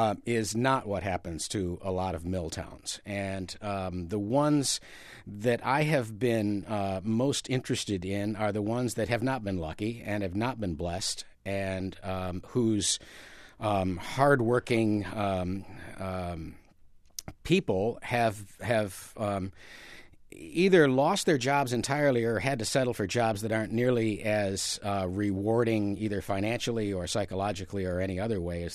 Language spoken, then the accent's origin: English; Gloversville, New York, United States; also born or lived in Johnstown, United States / Altoona, United States / Waterville, United States / Tucson, United States; I was born in Johnstown, New York, small town, and grew up right nearby in Gloversville.